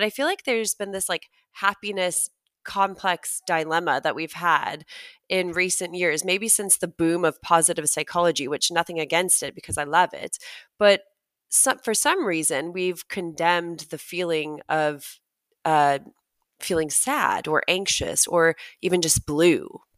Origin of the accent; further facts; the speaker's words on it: United States; And for everyone listening, I'm obviously American.